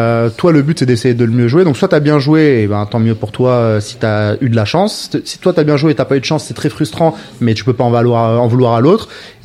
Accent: France; qui voit que je suis français

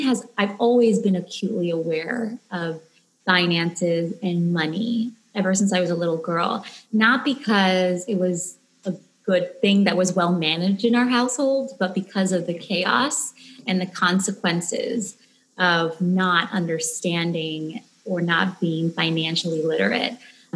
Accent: Chile; English is a second language; by essence, I'm Latina because I grew up in Chile

